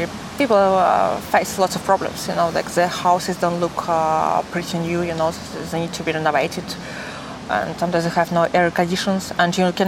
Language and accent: English; Russia; English is a second language; I'm really proud of that I'm Russian. When I'm traveling, I'm just like I'm proud to say that I'm from Russia